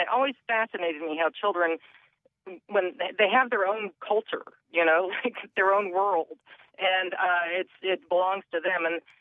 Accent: Bexley, Ohio, United States; And then I grew up on College Avenue in Bexley, which it looked a lot different than it does now. And I was just a working class neighborhood.

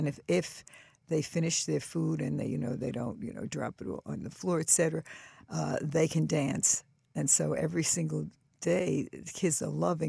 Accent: New York City, New York, United States; Well, remember, I grew up in New York City in 100 years ago

